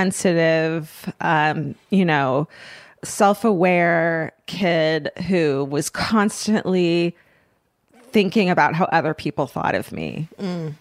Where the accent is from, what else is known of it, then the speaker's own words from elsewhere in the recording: Irvine, California, United States; Where I grew up in Irvine, it was WASP City. It was two parent homes, you know, stay at home mom.